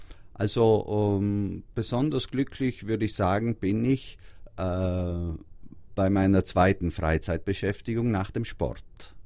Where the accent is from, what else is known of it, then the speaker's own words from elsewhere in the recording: Trentino-Alto Adige, Italy; Als Südtiroler hat man ja Berge auch unter dem Jahr mehr als genug, dann fährt man ganz gerne ans Meer.